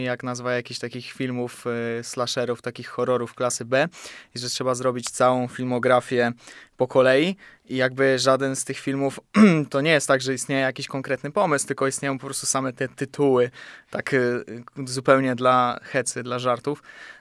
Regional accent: Kalisz, Greater Poland Voivodeship, Poland; wszyscy jesteśmy z Kalisza albo z okolic.

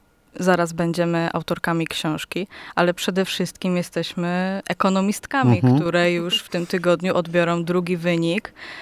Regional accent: Błaszki, Łódź Voivodeship, Poland; Pochodzę z Błaszek, także do szkoły mam dość daleko

